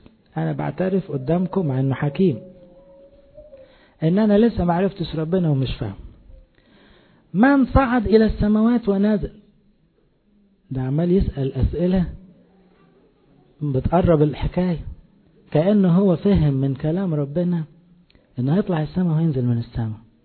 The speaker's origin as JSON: {"language": "Arabic", "country": "Egypt", "said": "احنا مصريين"}